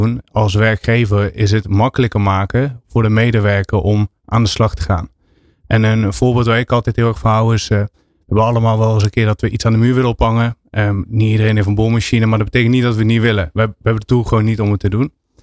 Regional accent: Limburg, Netherlands; Ik kom wel uit Limburg van origine.

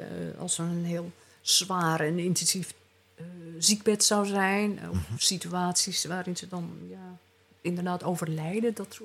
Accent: Amsterdam, North Holland, Netherlands; ik kom uit Amsterdam.

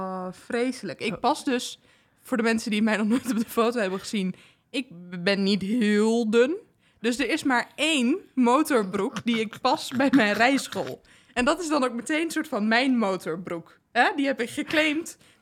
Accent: northern Netherlands, Netherlands; Ik ben ook een Noorderling.

